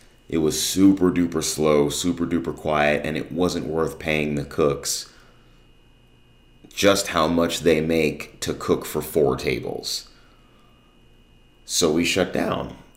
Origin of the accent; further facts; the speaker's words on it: New Jersey, United States; moved away as an adult; now in North Texas, United States; I live in North Texas, and I've lived here for almost 20 years now. I moved from New Jersey.